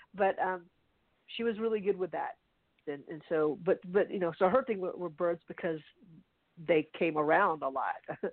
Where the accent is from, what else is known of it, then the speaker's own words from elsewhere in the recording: the South, United States; I'm the one from the South